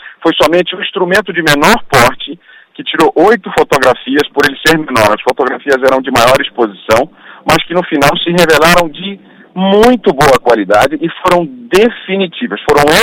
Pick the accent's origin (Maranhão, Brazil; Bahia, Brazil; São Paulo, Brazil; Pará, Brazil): Pará, Brazil; Belém; Eu sou de Belém